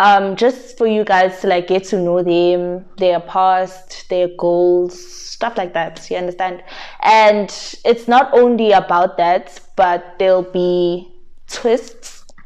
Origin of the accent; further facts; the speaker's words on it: East Rand, Gauteng, South Africa; I'm 17. I finished my matric this year and I'm from the East Rand.